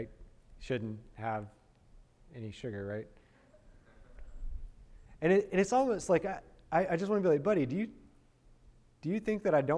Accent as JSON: {"language": "English", "region": "Alabama", "country": "United States", "said": "so I'm from Alabama, and in the South, the only time you hear that is like from bless your heart."}